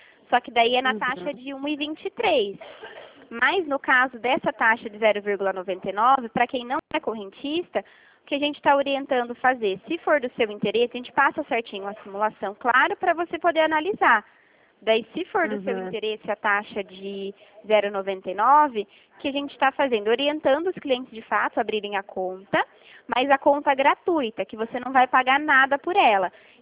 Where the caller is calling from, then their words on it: São Paulo, Brazil; Eu estou falando aqui de São Paulo.